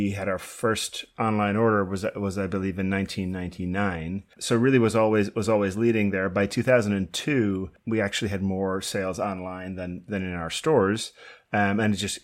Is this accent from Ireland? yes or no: yes; Ireland; moved away as an adult; I grew up in Ireland, actually, came over here when I was 18.